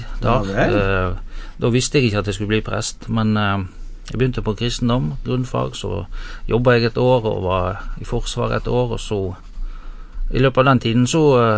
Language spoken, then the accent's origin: Norwegian; Seim, Vestland, Norway; Ja, plassen heter Seim, og det ligger I det som nå heter Alver kommune, det 4-5 mil nord for Bergen.